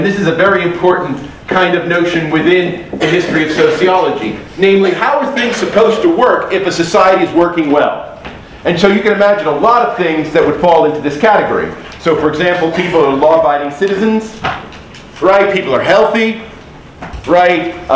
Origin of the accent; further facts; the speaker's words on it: United States; now in United Kingdom; Okay, and you know, I'm from the United States